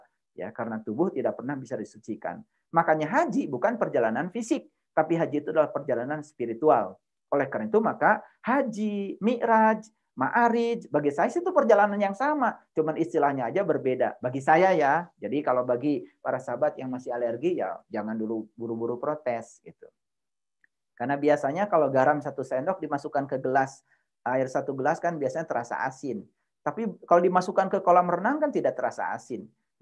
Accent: Garut, West Java, Indonesia; sekalipun orang Garut dari kampung kayak saya

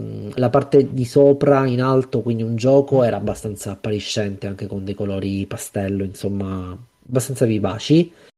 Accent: Sicily, Italy; Io posso farlo perché sono siciliano, no?

